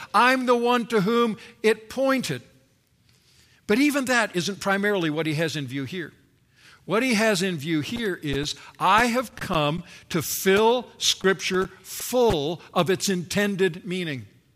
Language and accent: English; Canada; now in United States; I was brought up in Canada and now, of course, living in the United States